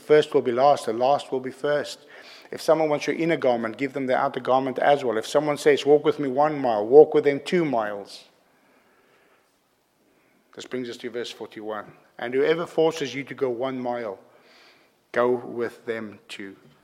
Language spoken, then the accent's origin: English; South Africa; For me as a South African, this is very hard.